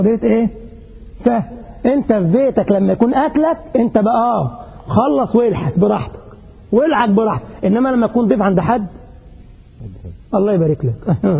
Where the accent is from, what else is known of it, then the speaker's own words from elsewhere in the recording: Egypt; كان أخ لسه عندنا في مصر الآن وأنا جاي من الأجازة أهو